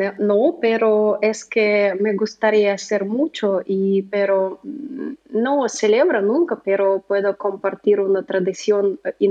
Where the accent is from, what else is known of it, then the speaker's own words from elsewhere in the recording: Russia; Spanish is a second language; Yo vivo en Rusia, soy de Rusia, y normalmente aquí celebramos más noche de Año Nuevo